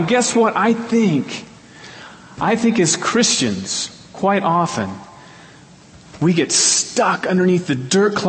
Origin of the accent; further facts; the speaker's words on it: Iowa, United States; I grew up in Iowa. I was born and raised in Iowa. I went to school at Iowa State University.